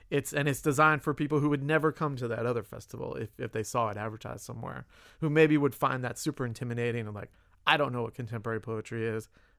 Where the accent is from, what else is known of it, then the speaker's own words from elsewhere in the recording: Boca Raton, Florida, United States; born and raised in Boca. Could not wait to leave South Florida.